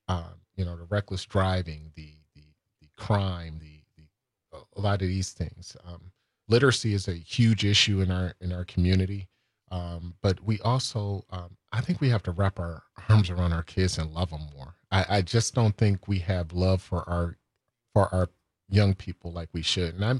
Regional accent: Milwaukee, Wisconsin, United States; also born or lived in Boston / New York; but I'm here because this is my hometown, and I want to see it do well, just like you do.

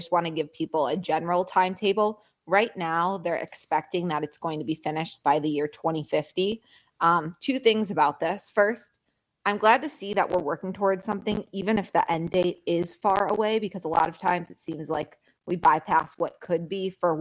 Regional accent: Chicago, Illinois, United States; now in Wisconsin, United States; I'm originally from the Chicago area. Chicago gets everything.

